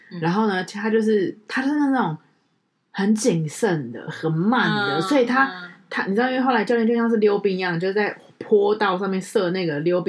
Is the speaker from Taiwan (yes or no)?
yes; Taiwan; 然后他说你呢，我就说哦台湾